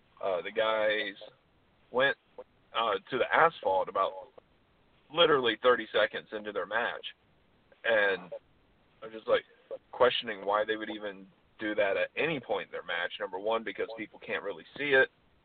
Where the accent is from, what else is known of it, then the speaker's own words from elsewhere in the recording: Florida, United States; But where I grew up in Florida, they did do barbecue Texas style.